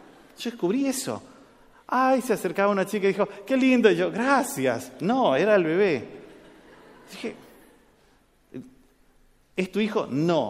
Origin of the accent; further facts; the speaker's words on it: Argentina; born there; En Ecuador, nací en Argentina.